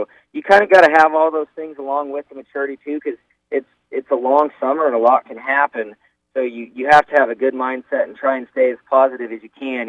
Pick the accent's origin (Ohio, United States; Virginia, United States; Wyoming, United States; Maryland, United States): Wyoming, United States; Cheyenne; being that it's my hometown rodeo and I grew up here